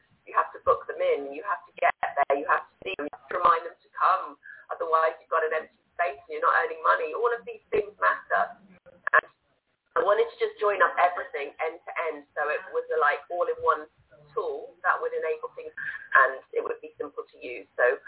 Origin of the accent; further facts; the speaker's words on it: United Kingdom; accent: British; so I hope you can work through my British accent and feeling a little bit sick